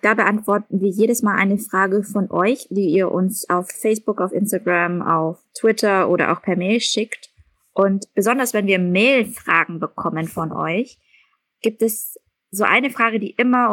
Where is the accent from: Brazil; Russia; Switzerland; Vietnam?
Vietnam; South Vietnam; Und weil wir Südvietnamesen sind, haben wir total viel auch mit Familien zu tun gehabt, die halt auch Boat People waren, also wirklich geflüchtet sind.